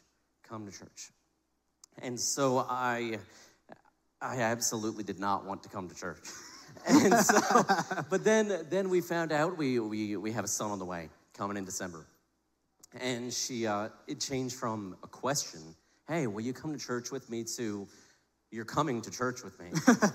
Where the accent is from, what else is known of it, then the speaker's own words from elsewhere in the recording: New Orleans, Louisiana, United States; So I grew up in New Orleans, Louisiana. We talked about that.